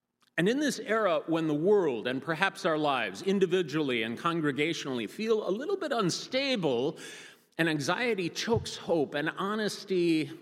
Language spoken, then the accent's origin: English; Wisconsin, United States; I did a lot of that growing up in Wisconsin on my uncle's farm.